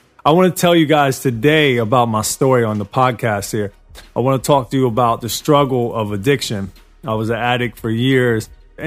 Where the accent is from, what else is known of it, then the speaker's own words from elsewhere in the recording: New York City, New York, United States; And, you know, in New York, it's a rough place to live. I grew up in Queens and, you know, Jamaica, Queens.